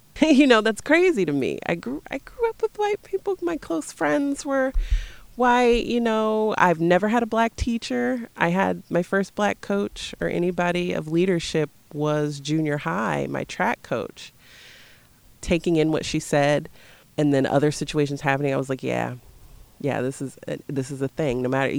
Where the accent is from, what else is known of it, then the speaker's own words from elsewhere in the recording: Bloomington, United States; being born and raised in Bloomington, I didn't go to school in like a diverse community. It was predominantly white.